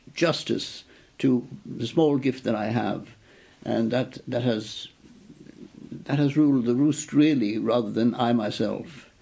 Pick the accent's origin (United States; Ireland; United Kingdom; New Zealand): Ireland; moved away; But I feel that writing as I did from the start, as an Irish person, but not necessarily writing purely Irish things. I just wrote. I could have written the same novels and short stories had I never left Ireland